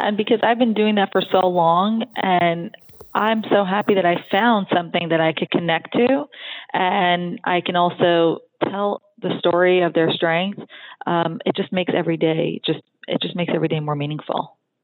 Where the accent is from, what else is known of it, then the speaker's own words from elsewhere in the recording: Brooklyn, New York, United States; I mean, of course I'm born and raised in Brooklyn. I'm automatically tough